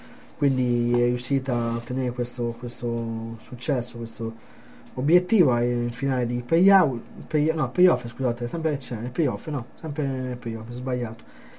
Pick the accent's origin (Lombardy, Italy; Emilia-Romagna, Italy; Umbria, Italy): Umbria, Italy; Perugia; da Perugino